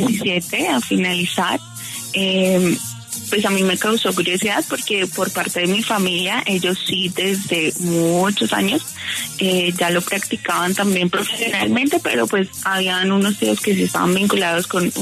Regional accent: Villapinzón, Cundinamarca, Colombia; Bueno, les cuento, soy de Villapinzón, Cundinamarca. Esto es cundiboyacense, para ponerlos un poquito más en contexto de la región.

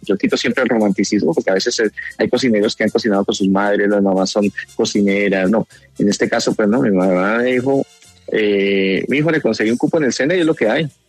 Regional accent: Bogotá, Colombia; cuál es la cocina de mi memoria, pues yo soy bogotano.

